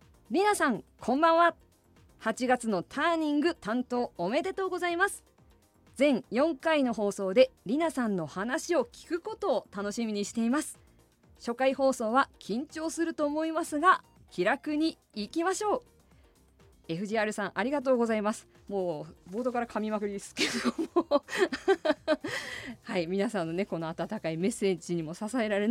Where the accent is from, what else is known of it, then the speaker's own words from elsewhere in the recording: Asahikawa, Hokkaido, Japan; これは私の出身地旭川からも届きましたね